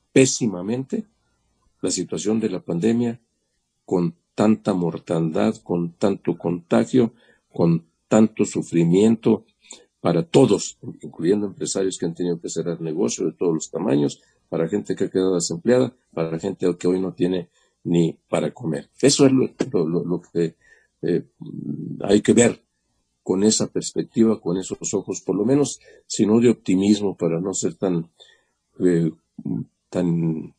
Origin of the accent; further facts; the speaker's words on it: Mexico; en el que seguimos viviendo como mexicanas, como mexicanos